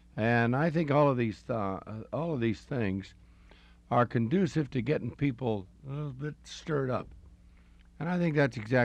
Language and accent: English; San Diego, California, United States; He's a great kid from San Diego, my hometown.